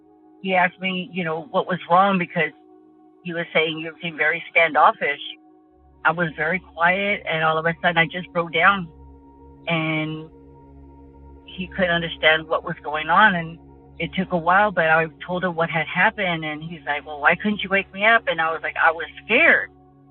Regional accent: San Antonio, Texas, United States; Hi, Derek. … I'm from San Antonio, Texas.

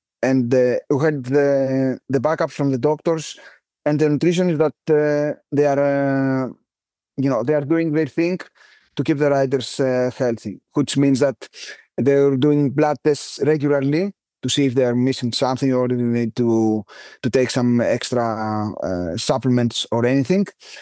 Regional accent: Greece; We did Tour of Hellas, of my home country, and we won this race

